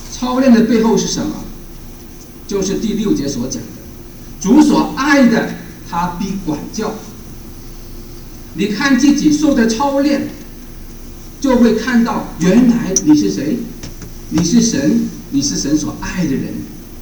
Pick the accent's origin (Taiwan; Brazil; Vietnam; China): China; 用我们中国人的话来说，我们是名正言顺的孝爷